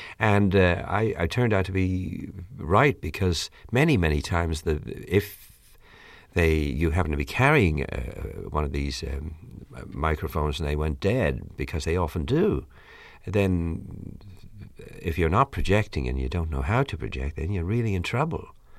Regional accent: Ireland; accent: brogue; I have a brogue, actually. If I have a few jars and I relax, especially with Irish people, my accent is very strong. Also, I speak Gaelic.

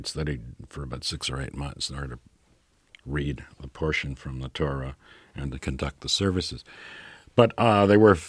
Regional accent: Canada; moved away as an adult; at that time, I felt, being Canadian, that if I were going to prove to myself that I was a writer, I had to do it in London or New York.

